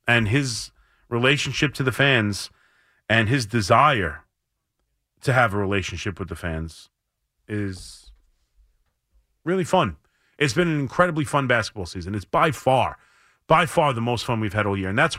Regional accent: Long Island, New York, United States; And I grew up in Long Island.

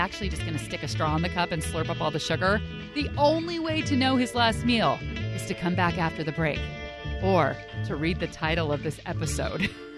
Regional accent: Pleasanton, California, United States; Pleasanton in the East Bay. It wasn't a religious place

